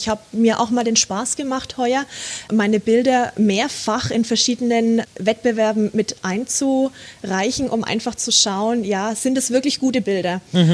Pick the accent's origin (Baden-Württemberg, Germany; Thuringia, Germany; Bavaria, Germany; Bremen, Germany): Bavaria, Germany; Bad Windsheim; also born or lived in El Paso; Ich liebe meine Heimat, ich liebe Franken, ich liebe Bad Windsheim, man kriegt mich hier auch nicht wirklich so schnell raus. Ich, wie gesagt, in El Paso, das war eine Millionenstadt, das ist vergleichbar mit Berlin, wo ich da gewohnt habe